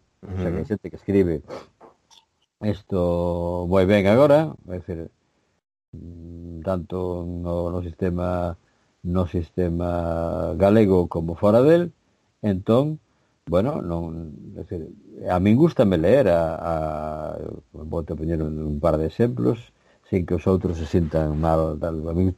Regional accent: Galicia, Spain; now in Belgium; son dos galegos que fala galego en Bélxica, ¿no? Decir, non solamente na casa, sino que tenemos un grupo de para hacer actividades culturais

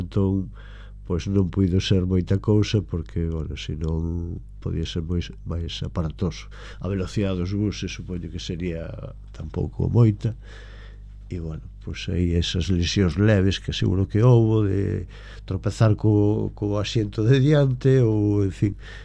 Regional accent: Fene, Galicia, Spain; also born or lived in Maniños; Eu nacín, claro, nacín en Maniños, despois ao fomos, pois mira, aos 12 anos ou así, xa nos fomos para Fene, para Perlío concretamente, e ali pois estiven hasta que me casei, que volvín a Maniños e ora va a San Sadurniño.

